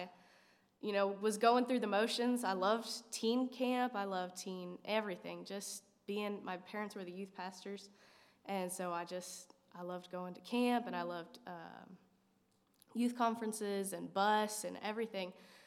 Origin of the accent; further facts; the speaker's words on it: Missouri, United States; I'm from Southeast Missouri.